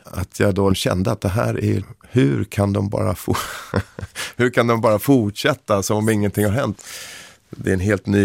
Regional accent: Stockholm County, Sweden

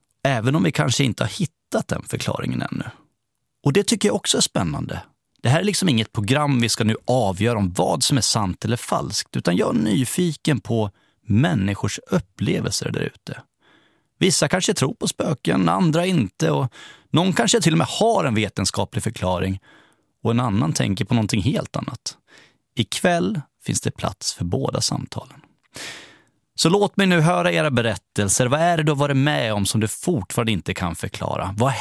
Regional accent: Borlänge, Dalarna County, Sweden; Hemma i Bålänge i Dalarna hos min farmor och farfar som ofta berättade historier om troll som fanns i skogen intill deras hus.

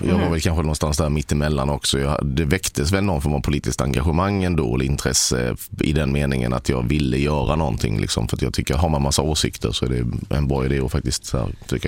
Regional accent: Sölvesborg, Blekinge, Sweden; på stadsbiblioteket hemma i Sölvesborg

